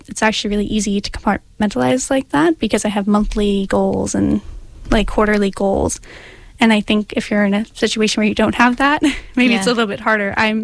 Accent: Kings Park, New York, United States; we're from Kings Park, New York, which is the land of pizza, nail salons, and beautiful

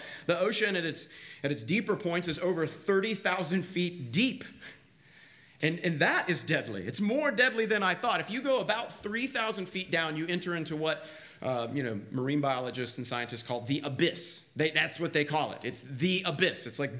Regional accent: Kansas, United States; As a lot of you know, I am originally from Kansas. I was born and raised in the middle of America

